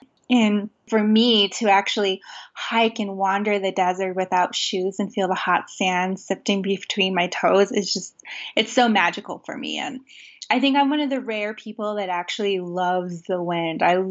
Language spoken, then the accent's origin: English; Tohatchi, New Mexico, United States; Yeah, so I grew up on the Navajo Reservation in a little community called Tohatchi, just outside of Gallup, New Mexico. And apparently we were quite poor.